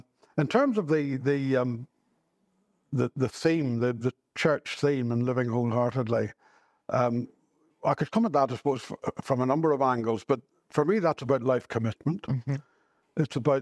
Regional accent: Portavogie, Northern Ireland, United Kingdom; I'm a native of the Ards Peninsula. I was born in the Ards Peninsula, County Down, grew up there in a fishing village, Port of Ogie.

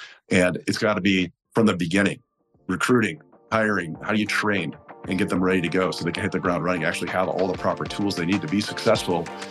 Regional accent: Chicago, Illinois, United States; also born or lived in Eugene; now in Cupertino, United States; So I actually born and raised in Chicago. I opened my first agency in Eugene, 2004.

